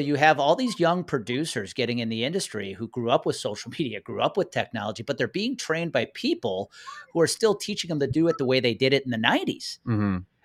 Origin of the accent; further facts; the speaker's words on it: Wisconsin, United States; also born or lived in Colorado; So we grew up in Wisconsin, moved out to Colorado, and just moved back.